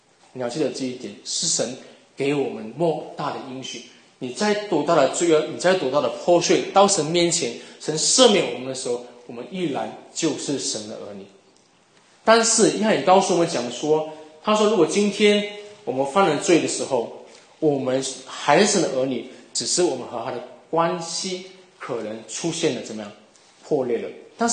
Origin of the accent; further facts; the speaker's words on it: Guangdong, China; accent: Cantonese; 我们广东话有个话讲说，我三搞插绣火果上了呀